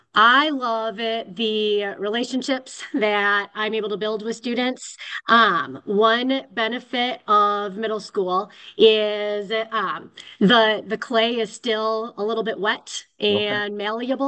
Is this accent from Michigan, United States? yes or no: yes; Michigan, United States; now in Georgia, United States; I'm from Michigan originally, went to Michigan State.